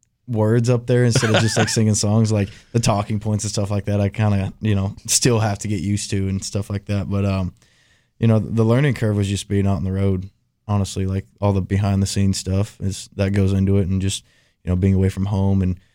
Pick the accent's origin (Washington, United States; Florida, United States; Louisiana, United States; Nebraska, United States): Washington, United States; He's an East Washington boy. I'm from the West side, but.